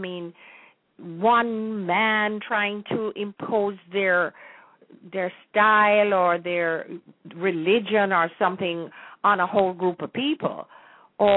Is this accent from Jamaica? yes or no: yes; Jamaica; now in United States; I realized that there was a lot of difference between the culture I was born and raised in as a Jamaican and the American society